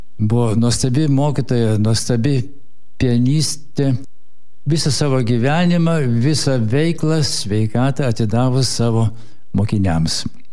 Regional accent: Kaunas, Kaunas County, Lithuania; now in Vilnius, Lithuania; Pradėjau Kaune, nes gimiau Kaune ir 10 pirmųjų savo gyvenimo metų taip pat praleidau Kaune.

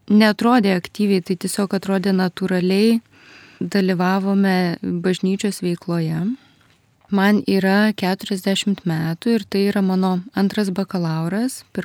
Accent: Vilnius, Vilnius County, Lithuania; Aš esu originaliai iš Vilniaus, bažnyčioje esu 10 metų

